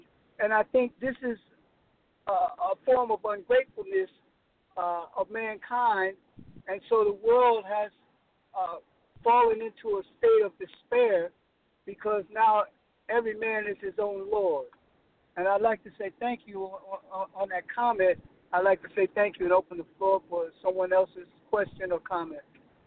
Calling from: High Point, North Carolina, United States; I'm calling from High Point, North Carolina this morning.

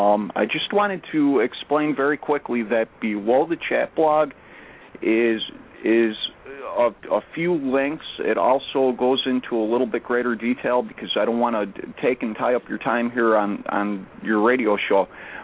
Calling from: Buffalo, New York, United States; I'm calling from Buffalo, New York.

